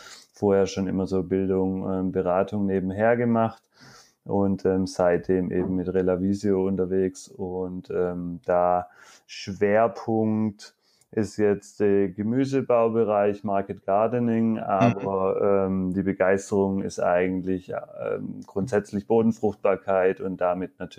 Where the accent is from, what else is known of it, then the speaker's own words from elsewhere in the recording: Baden-Württemberg, Germany; Also ursprünglich komme ich aus der Nähe von Heilbronn